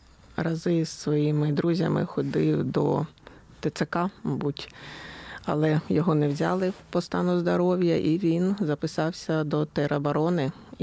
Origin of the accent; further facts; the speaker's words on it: Kyiv, Ukraine; German is a second language; now in Berlin, Germany; Ich komme aus der Ukraine, aus Kiew mit meinem jungen Sohn. Und wir wohnen in Berlin schon 3 Jahre.